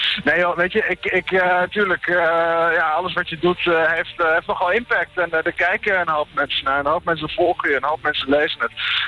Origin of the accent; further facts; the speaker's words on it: Netherlands; Ik ben een Nederlander en ik woon dan weer hier, dan weer daar.